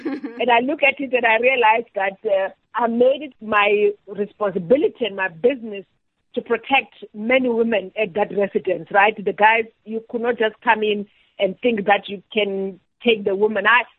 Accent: Welkom, Free State, South Africa; I grew up in the Free State in Welkom. You know, parents who were so-called middle class at the time because they were teachers. It was a teacher and a nurse

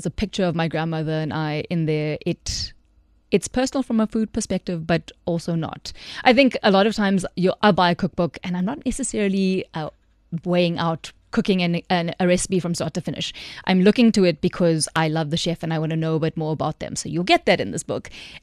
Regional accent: South India, India; So because I am South Indian

